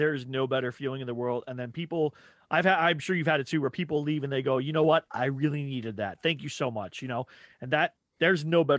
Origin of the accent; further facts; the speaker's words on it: Texas, United States; I was thinking about calling it West Coast Texan because I'm from Texas, but I live out on the West Coast now, and there's just such a different world.